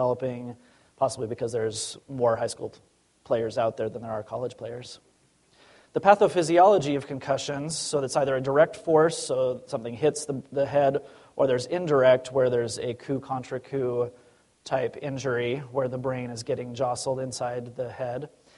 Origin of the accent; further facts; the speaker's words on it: Orem, Utah, United States; also born or lived in Salt Lake City; I'm originally from Salt Lake, grew up in Orem, went to medical school in upstate New York, Syracuse, New York.